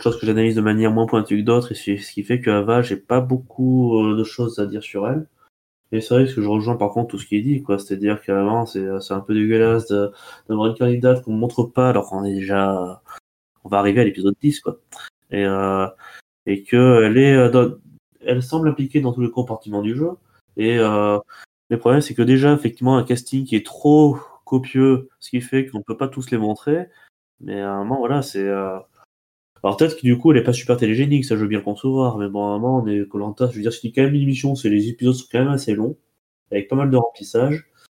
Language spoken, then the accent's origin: French; Auvergne-Rhône-Alpes, France; Oui, moi j'ai pas d'accent, je viens d'Auvergne, on est normaux, nous.